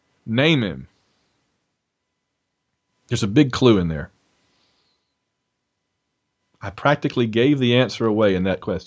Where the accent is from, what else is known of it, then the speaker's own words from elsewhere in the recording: Sylacauga, Alabama, United States; this player, who was a native of my hometown of Sylacauga, Alabama